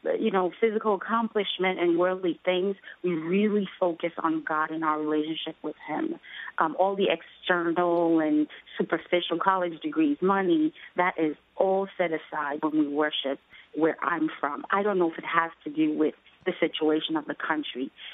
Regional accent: Haiti; I'm from the Caribbean, I'm from Haiti, and how we worship there differently, I want to say it's about the wealth of the country and our resources are limited.

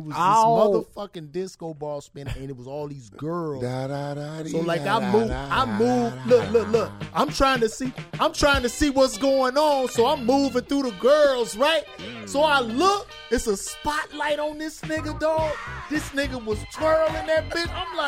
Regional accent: Chicago, Illinois, United States; And I'm from Chicago, and I got tired of being on dirty.

